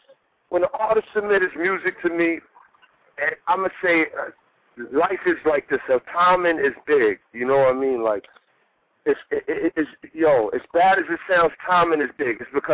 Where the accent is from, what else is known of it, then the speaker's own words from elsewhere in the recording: New York, United States; I'm from New York, man. Everybody needs to sound like themselves, man.